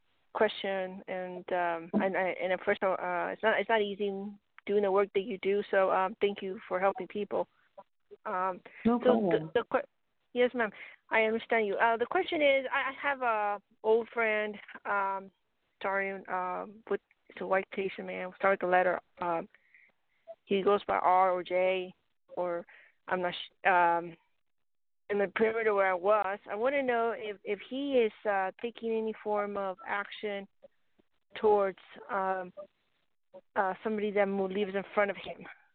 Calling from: Arizona, United States

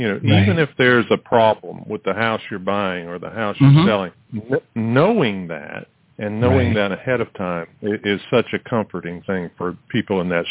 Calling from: Raleigh, North Carolina, United States; I am calling from Raleigh, North Carolina.

